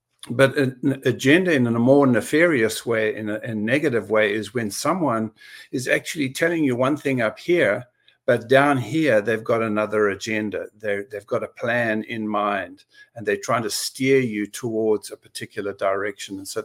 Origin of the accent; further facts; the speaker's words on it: South Africa; now in United Kingdom; growing up in South Africa